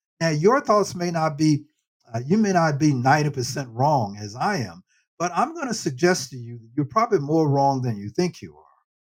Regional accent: Nashville, Tennessee, United States; And translation of that, as I understood as a kid growing up in Nashville, was, you know, you want to keep busy.

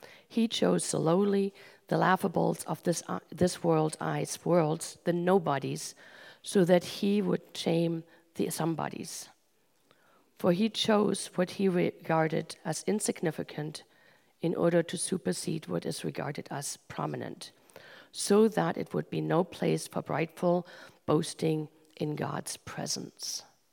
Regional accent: Germany; I grew up in Germany very quickly. I grew up in a crazy house

